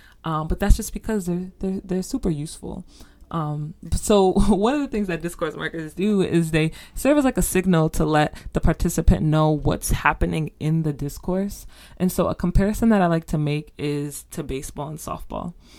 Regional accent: United States; I know for me here growing up in the States

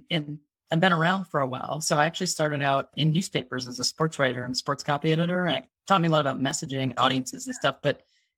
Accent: New England, United States; moved away as an adult; also born or lived in San Francisco; I grew up in New England, was there forever, and thought I want to go somewhere else. So I moved to San Francisco at an e-commerce company called Mercantile

